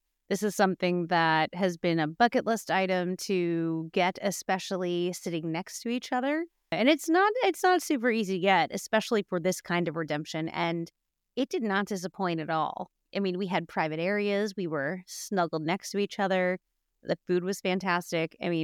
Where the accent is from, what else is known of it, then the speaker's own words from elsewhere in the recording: New York, United States; So, and as a New Yorker, that was actually a first.